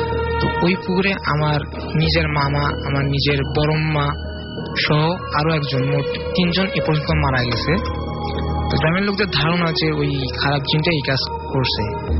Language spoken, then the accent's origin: Bangla; Hatibandha, Rangpur Division, Bangladesh; now in Dhaka, Bangladesh; ঘটনাটা ঘটেছে আমার গ্রামের বাড়িতে, এটা হচ্ছে হাতিবান্ধা।